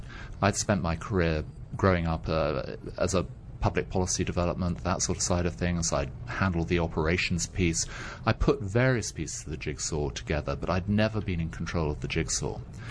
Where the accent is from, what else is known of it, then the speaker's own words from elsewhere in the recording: United Kingdom; I grew up in the UK. My family are predominantly Scottish, but like a lot of people in the UK, we've gone all over the world over the generations.